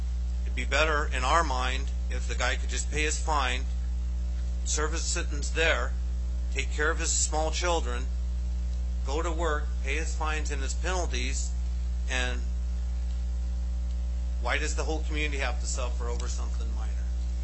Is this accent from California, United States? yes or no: no; Elfin Cove, Alaska, United States; also born or lived in Hoonah; I'm the Vice President of Alaska for Alaska. I grew up in Elfin Cove. I'm from Hoonah.